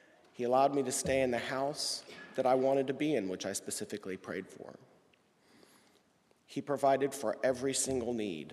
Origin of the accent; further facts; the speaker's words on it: Texas, United States; Many of you know that Jenny and I are both born and raised in Texas, and that's where all of our family is.